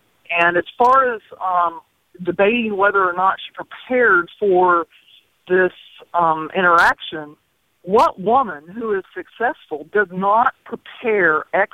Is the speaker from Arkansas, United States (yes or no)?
yes; Arkansas, United States; I'm originally from Arkansas, and I've seen Hillary over the years talking about the same issues